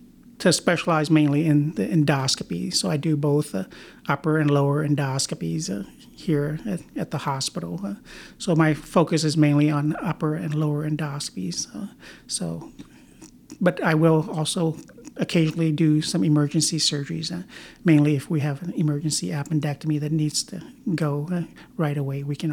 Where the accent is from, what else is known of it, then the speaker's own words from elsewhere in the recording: Des Moines, Iowa, United States; also born or lived in Carlisle; I grew up in the Des Moines area, originally in a small town called Carlisle, Iowa, just a little bit south of Des Moines. But then we moved to Des Moines, where I went to junior high and high school